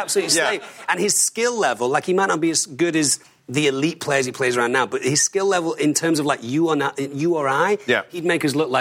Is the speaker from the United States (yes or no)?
no; Manchester, North West England, United Kingdom; I'm from Manchester.